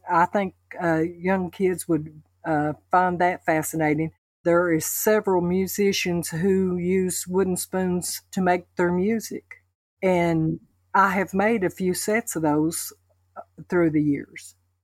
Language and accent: English; Sunbright, Tennessee, United States; from Sunbright, Tennessee, and I make wooden spoons.